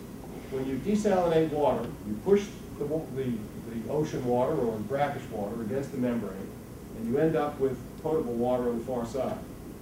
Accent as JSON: {"language": "English", "region": "Massachusetts", "country": "United States", "said": "This is a before and after photograph from my home state of Massachusetts, the Ipswich River just outside of Boston in 2003."}